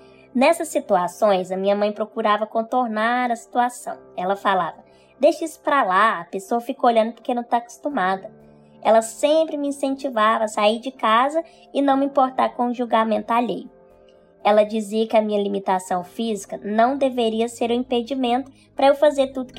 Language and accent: Portuguese; Araxá, Minas Gerais, Brazil; A minha infância em Araxá, Minas Gerais, foi marcada por fisioterapia, exames, terapia ocupacional.